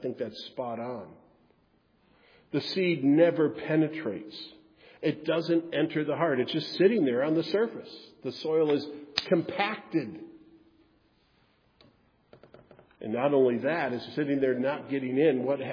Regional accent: Wisconsin, United States; oh, I grew up in Wisconsin. I know something about cows.

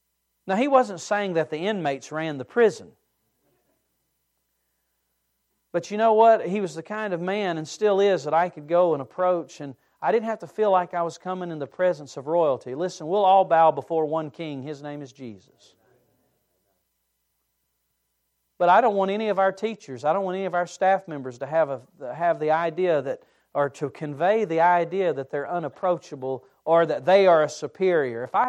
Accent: Yadkinville, North Carolina, United States; After all, I was from Yadkinville, North Carolina, so going to New York City was culture shock to me

